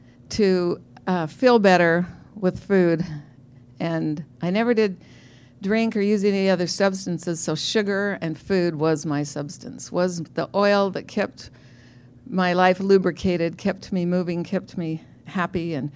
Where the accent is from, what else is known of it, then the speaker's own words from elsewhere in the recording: Utah, United States; from Utah.